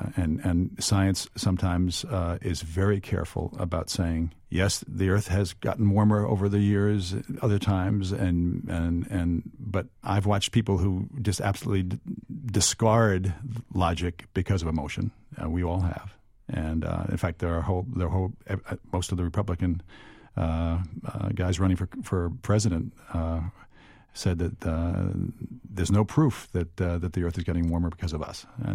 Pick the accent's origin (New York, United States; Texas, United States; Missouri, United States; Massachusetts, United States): New York, United States; I know here in New York, I'm a New Yorker